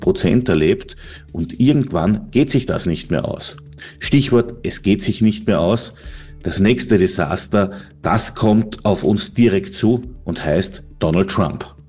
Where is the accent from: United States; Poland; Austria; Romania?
Austria; Krumpendorf, Carinthia; Ich komme ursprünglich aus Krumpendorf